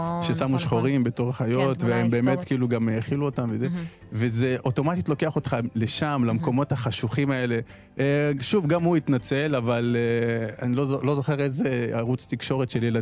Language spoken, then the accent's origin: Hebrew; Ethiopia; אני גם בתור אתיופי שחווה, מכיר סיפורים וחווה סיפורים ודברים שאתה רואה מהצד